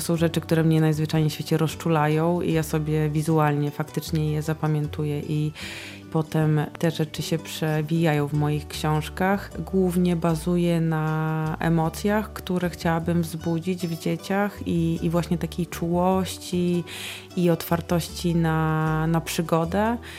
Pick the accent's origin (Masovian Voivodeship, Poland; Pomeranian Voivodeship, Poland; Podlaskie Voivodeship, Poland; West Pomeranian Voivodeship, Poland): Podlaskie Voivodeship, Poland; Białystok; wychowywałam się w Białymstoku, ale pół roku, co roku spędzaliśmy pod Białymstokiem w domku naszym